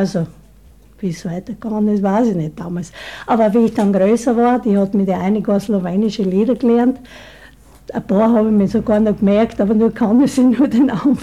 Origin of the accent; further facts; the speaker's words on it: Austria; also born or lived in Yugoslavia; Aufgewachsen bin ich zum Teil bis 9 Jahre in Jugoslawien bei meinen Eltern. Und dann bin ich übersiedelt herüber nach Österreich. Weil mein Vater war von hier, von Österreich, und die Mutter eigentlich eine Jugoslawin nicht.